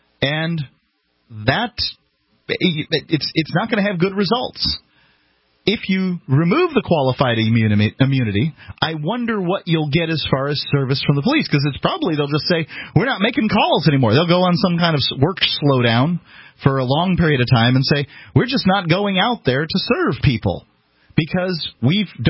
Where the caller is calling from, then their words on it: New Hampshire, United States; I'm coming from New Hampshire.